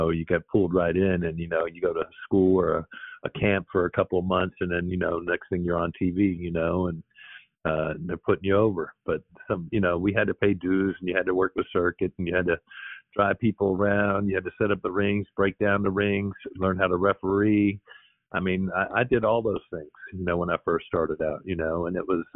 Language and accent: English; Jacksonville, Florida, United States; Well, I was a big fan growing up in Jacksonville, Florida, back in the 70s and 80s.